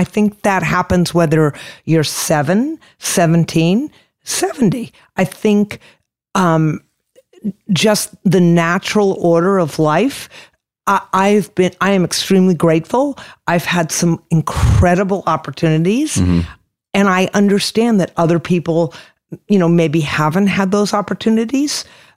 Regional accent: Boston, Massachusetts, United States; now in Austin, United States; You know, while I live in Austin, I am from Boston.

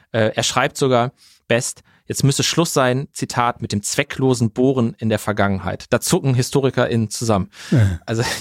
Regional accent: North Rhine-Westphalia, Germany; born there; Mich als gebürtigen Nordrhein-Westfalen, das trifft mich besonders.

